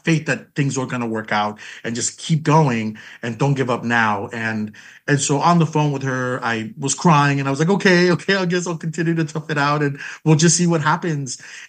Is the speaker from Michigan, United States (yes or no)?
no; San Francisco, California, United States; because I grew up in San Francisco, where the coldest it gets is like maybe 60 degrees.